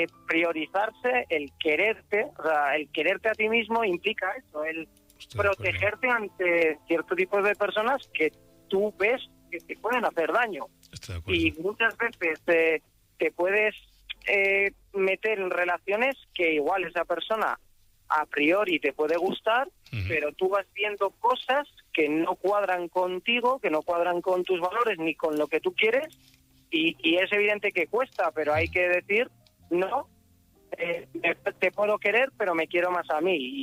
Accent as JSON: {"language": "Spanish", "town": "Burgos", "region": "Castile and León", "country": "Spain", "tie": "born there", "said": "Pues yo nací en Gamonal."}